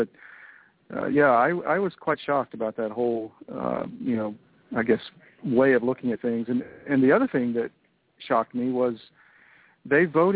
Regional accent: Connecticut, United States; I'm from Connecticut, New York area, and you see it up there

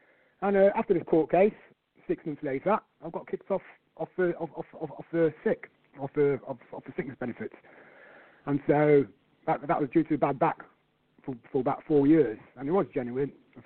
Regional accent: Coventry, West Midlands, United Kingdom; Okay, I'm from Coventry. I come to Coventry in 1977, where my mother meets an Englishman. When we come over to England in 77

